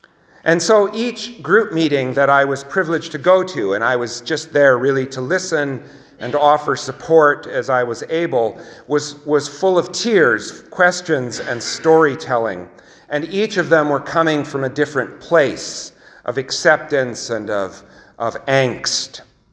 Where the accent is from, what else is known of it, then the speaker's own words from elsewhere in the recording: Canada; I identify, this is going to be Captain Obvious, as a Canadian white male, cisgender